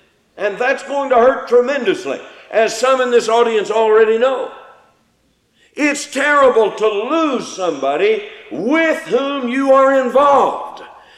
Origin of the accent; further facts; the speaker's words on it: Texas, United States; When I was a young fellow growing up in West Texas, we used to watch the cowboys when they'd come to town